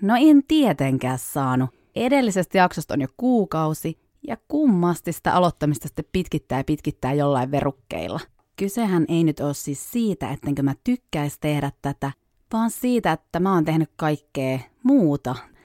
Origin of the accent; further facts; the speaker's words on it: Savo, Finland; miksi mulla ei kunnollista Savon murretta, kun on sieltä kotosi.